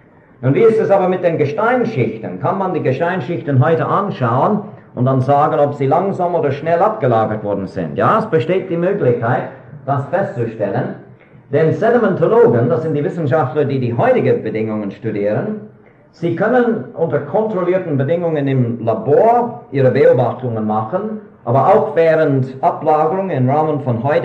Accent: Switzerland; Es gibt Römerruinen bei uns in der Schweiz, in der Rhonetal

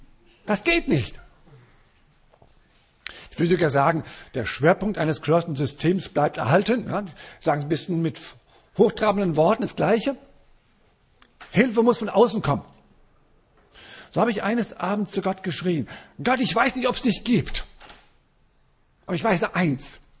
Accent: Frankfurt, Hesse, Germany; ich bin in einer christlichen Familie aufgewachsen in Frankfurt, in der Großstadt, Ende der 60er Jahre.

